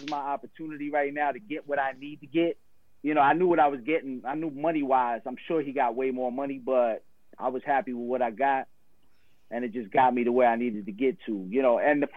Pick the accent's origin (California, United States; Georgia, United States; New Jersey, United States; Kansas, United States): New Jersey, United States; Teaneck; That's where I grew up.